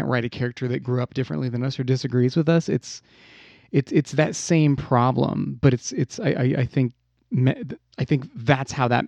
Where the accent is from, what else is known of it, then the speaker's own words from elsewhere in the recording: Arizona, United States; I can't write a character that grew up in, you know, Minnesota because I'm from Arizona